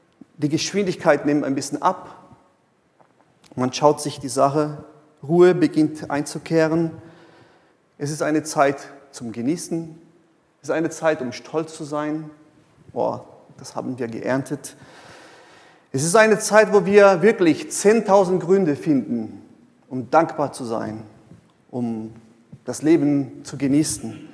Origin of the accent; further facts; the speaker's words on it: Brazil; German is a second language; now in Germany; Aber das war so als Brasilianer mein erster Gedanke so in den ersten Monaten hier.